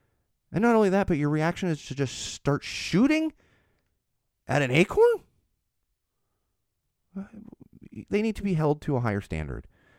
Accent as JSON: {"language": "English", "country": "Ireland", "said": "It's not worth getting in these arguments, and trust me, I'm Irish."}